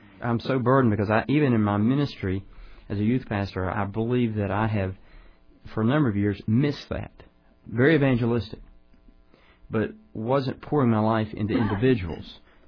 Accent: North Carolina, United States; I'm from North Carolina, remember, folks.

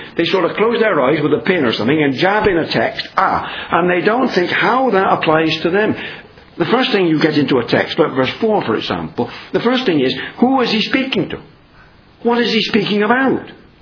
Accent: England, United Kingdom; I'm English.

